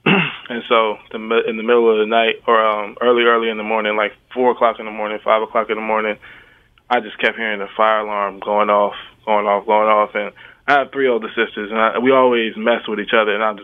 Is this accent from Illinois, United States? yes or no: no; Tampa, Florida, United States; But I grew up in Tampa, Florida. I got 7 brothers and sisters. I'm the 5th of 8.